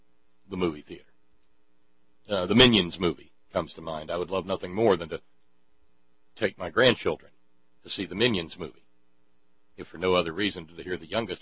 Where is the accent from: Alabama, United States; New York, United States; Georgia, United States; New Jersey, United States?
Alabama, United States; Now, when I was a kid growing up in Alabama, after I got to go see Jaws